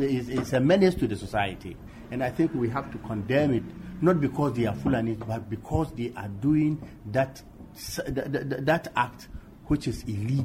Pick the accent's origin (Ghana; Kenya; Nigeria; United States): Ghana; Accra, Greater Accra; In the last 64, 65 years, I was alive, I was living in Ghana, and I was born in Accra. So I'm not different from the Ghana man in Accra.